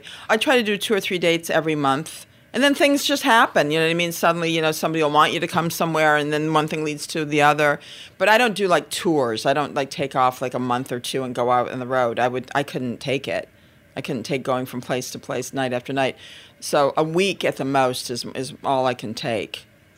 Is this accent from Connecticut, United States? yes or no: no; Flint, Michigan, United States; moved away; growing up in Flint, Michigan in the 60s until we moved to Arizona